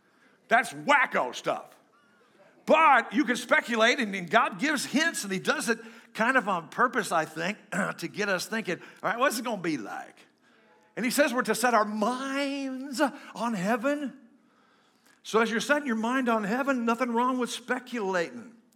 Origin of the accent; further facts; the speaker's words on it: Illinois, United States; because I'm from Illinois, a rhubarb pie.